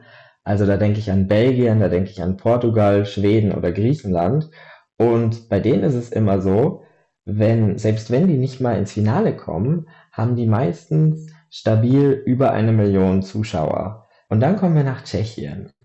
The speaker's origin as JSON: {"language": "German", "town": "Vilshofen", "region": "Bavaria", "country": "Germany", "said": "Ich komme aus Vilshofen in Niederbayern und bin Historiker, was deutsch-tschechische Beziehungen angeht. Ich komme, wie gesagt, aus Niederbayern, habe aber slawische Wurzeln."}